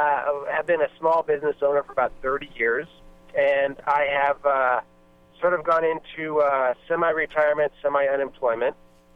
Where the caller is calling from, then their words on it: San Francisco, California, United States; I am calling from, actually right now I'm in San Francisco.